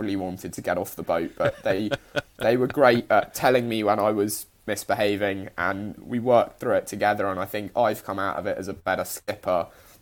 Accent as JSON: {"language": "English", "country": "United Kingdom", "said": "because the UK is a very vibrant culture, and actually, sure, as British sailors, we tend to go off to France or Spain or sail around the world, and we don't experience the beauty of our own country."}